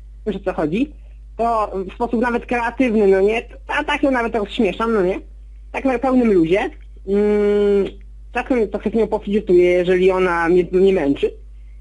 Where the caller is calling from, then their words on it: Lubin, Lower Silesian Voivodeship, Poland; z Lubina, mam 19 lat